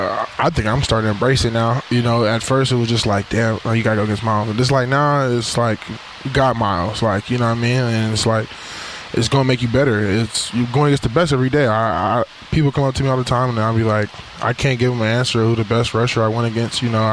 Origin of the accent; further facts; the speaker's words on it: Indianapolis, Indiana, United States; Like I said, I'm from Indianapolis. I played at Ohio State.